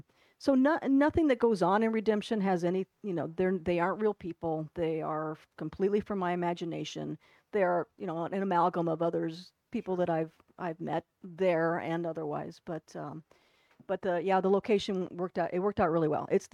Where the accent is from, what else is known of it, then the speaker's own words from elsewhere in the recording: New Mexico, United States; I was raised in New Mexico. I grew up in New Mexico.